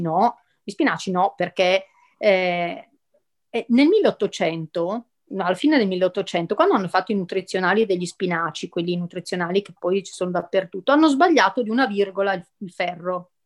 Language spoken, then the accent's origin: Italian; Lombardy, Italy; c'è un'associazione in Val Camonica delle mie parti